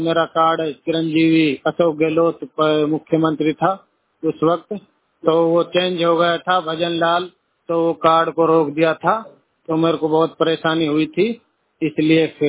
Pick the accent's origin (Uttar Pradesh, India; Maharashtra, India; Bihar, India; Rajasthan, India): Rajasthan, India; और मैं किशनगढ़ बास गांव इस्माइलपुर बागौर का रहने वाला हूं।